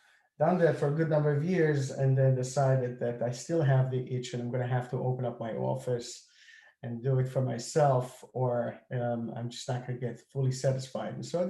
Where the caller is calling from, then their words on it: Miami, Florida, United States; I'm calling from Miami, where it's sunny and beautiful, and it's been like that for the last couple of months.